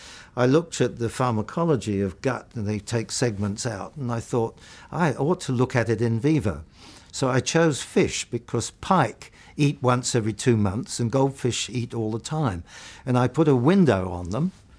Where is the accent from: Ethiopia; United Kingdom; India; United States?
United Kingdom; Greenford, London; I think I was born in Portobello Road in London, but we then moved to Ealing, Greenford. I went to Greenford County Grammar School.